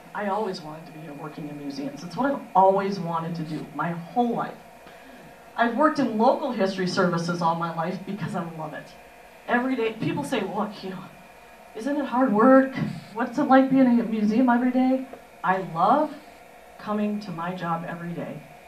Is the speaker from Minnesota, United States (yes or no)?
yes; St. Paul, Minnesota, United States; I grew up in St. Paul. I'm a public school kid